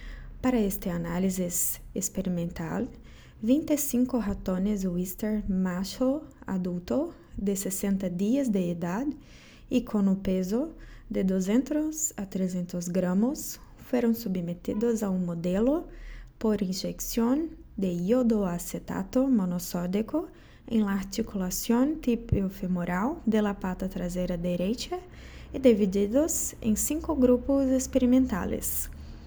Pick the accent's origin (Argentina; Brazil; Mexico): Brazil; Spanish is a second language; yo soy brasileña y estudio en la Universidad Federal del Pampa, ubicada en Uruguayana.